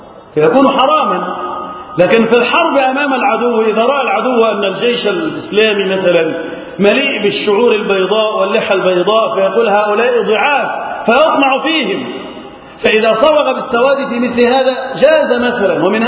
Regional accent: Egypt; اللهم اجعل بلدنا مصر وسائر بلاد المسلمين أمنا أمانا يا رب العالمين

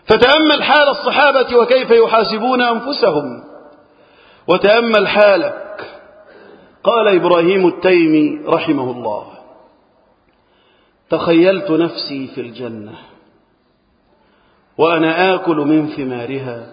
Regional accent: Egypt; اللهم احفظ بلدنا مصر وسائر بلاد المسلمين من الفتن.

